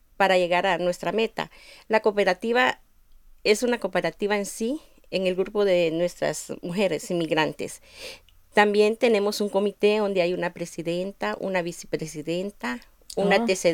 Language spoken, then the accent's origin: Spanish; Chiquimula, Guatemala; now in Kingston; Soy de Guatemala. Ya tengo más de 20 años de estar aquí en Kingston.